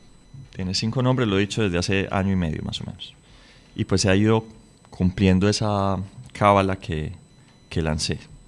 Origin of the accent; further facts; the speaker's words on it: Medellín, Antioquia, Colombia; Yo vengo más de un mundo urbano, ¿no? Más que de un mundo rural. Yo vengo de Medellín, viví en un barrio y al frente de mi casa había otra casa.